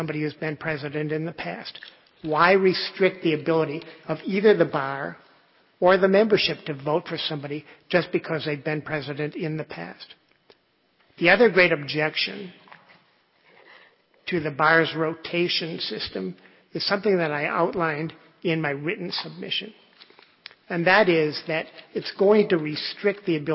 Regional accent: Madison, Wisconsin, United States; I'm a lawyer from Madison, this year past president of the state bar.

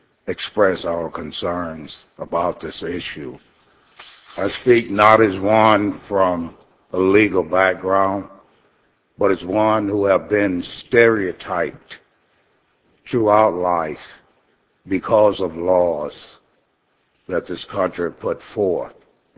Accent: Mississippi, United States; I was born in Mississippi, so I grew up under the constricts of that decision that was made in Plessy versus Ferguson

